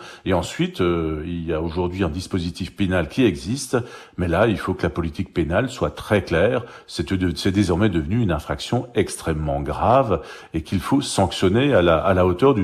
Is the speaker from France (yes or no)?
yes; Colmar, Grand Est, France; C'est ce que je rencontre chez moi à Colmar.